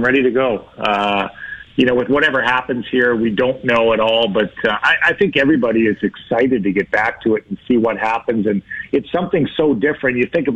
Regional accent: Toronto, Ontario, Canada; also born or lived in Timmins; I'm from Timmins, okay, my first 9 years are there, and there's it just doesn't exist. You know, it's a small mining town, and it doesn't exist. And then I grew up in the west end of Toronto, and, you know, largely raised by a single father

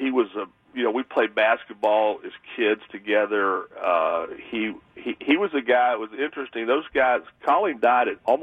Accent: Kentucky, United States; No, I'm from Clooney and I are from Kentucky, and so it'd probably be Clooney for me.

